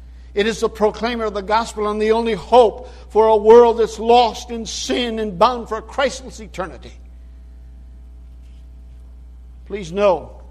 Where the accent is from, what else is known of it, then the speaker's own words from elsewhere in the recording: Brazil; I grew up in Brazil as a missionary's kid